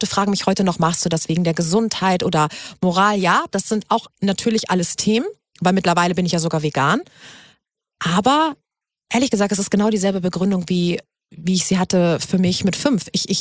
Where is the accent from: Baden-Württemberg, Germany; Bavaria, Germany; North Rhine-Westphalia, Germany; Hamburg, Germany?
Hamburg, Germany; ich komme ja aus Hamburg